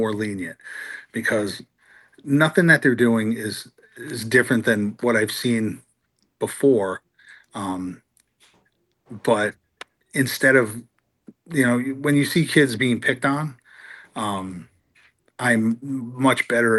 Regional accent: New York City, New York, United States; also born or lived in Buffalo; you know, whether it was growing up in New York City, New York City suburbs, or being in Buffalo, or coming to shows in Rochester or Erie

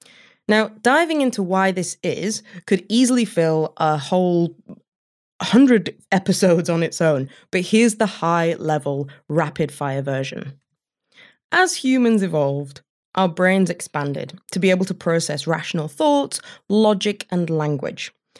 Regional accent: Yorkshire and the Humber, United Kingdom; accent: East Yorkshire; which sounds particularly comical with my East Yorkshire accent

